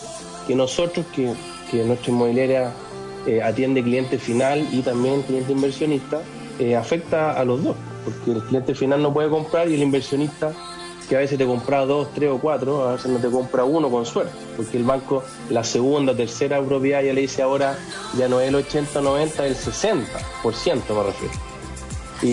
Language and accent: Spanish; Chile; hay que decirlo como buen chileno